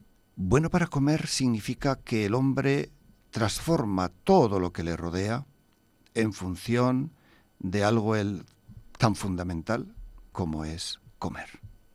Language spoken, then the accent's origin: Spanish; Basque Country, Spain; Yo había conocido los hombres de Sisona desde mi tierra de La Rioja de Álava